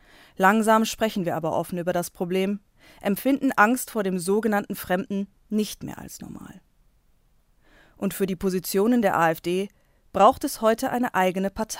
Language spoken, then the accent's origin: German; Biebergemünd, Hesse, Germany; Ich bin in den 90ern in Biebergemünd Kassel aufgewachsen, dem 2500-Seelenort